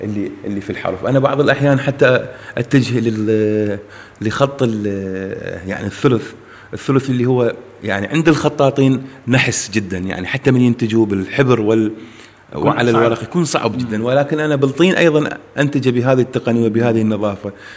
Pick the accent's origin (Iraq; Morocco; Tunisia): Iraq; فهذا الشيء إلى جذور يعني مغلى في القدم بالنسبة لنا كعراقيين يعني